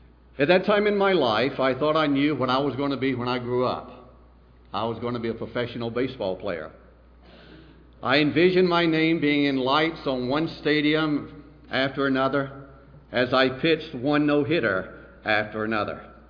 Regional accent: Augusta, Georgia, United States; I was born again on May the 24th, 1964, in a small Pentecostal church just outside my hometown of Augusta, Georgia.

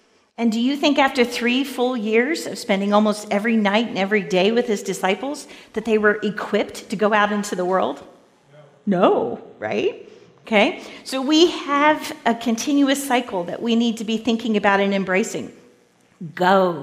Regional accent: the South, United States; Now, I'm from the South. I grew up in the South, and West Virginia is kind of almost a little bit in the South.

